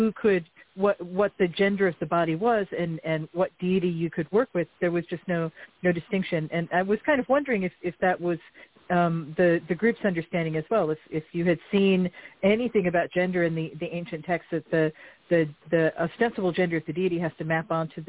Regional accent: United States; I am American, and I don't have an ethnic heritage like you

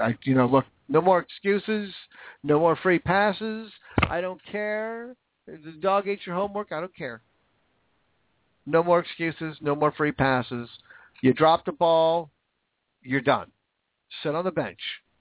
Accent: Washington, United States; slobbers all over that Patty Murray, who's from my own home state, which makes me sick that people in my home state would vote for that.

